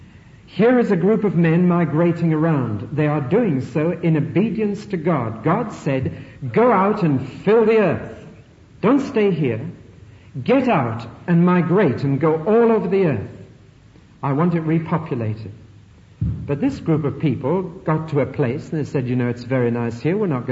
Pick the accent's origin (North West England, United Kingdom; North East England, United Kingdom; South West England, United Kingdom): North East England, United Kingdom; Tyneside; accent: Geordie; In fact, I come from Tyneside, as you probably know, and I'm a Geordie